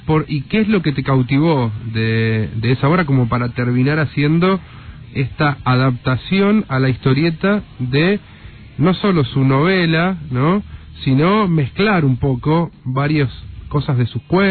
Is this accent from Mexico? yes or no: no; Argentina; Son esas cosas que nos tenemos que vanagloriar como argentinos.